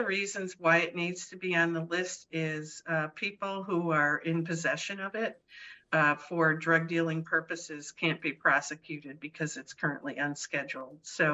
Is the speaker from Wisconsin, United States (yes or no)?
yes; Wisconsin, United States; I really appreciate it, and I'm originally from Wisconsin, so this is a big